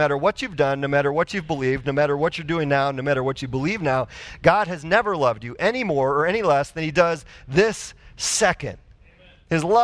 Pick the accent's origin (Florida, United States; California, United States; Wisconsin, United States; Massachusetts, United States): Wisconsin, United States; So, for me, growing up, I grew up north in Wisconsin. Half my friends up there were Catholic.